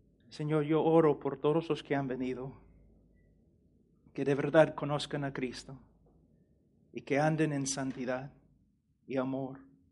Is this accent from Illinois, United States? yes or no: yes; Illinois, United States; born there; Spanish is a second language; Yo nací en Perú decimos chacra, en un rancho en los Estados Unidos, en Illinois, donde mi familia criaba vacas y caballos. Y yo era entrenador de caballos cuando yo tenía 11 años.